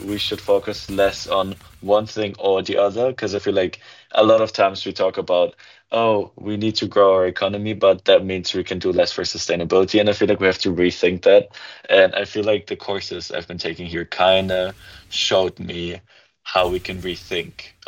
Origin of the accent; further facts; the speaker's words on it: Munich, Bavaria, Germany; English is a second language; I grew up in Germany. My parents are originally from Bulgaria, but yeah, I was born in Munich, that's in south of Germany, and that's where I've been living most of my life at.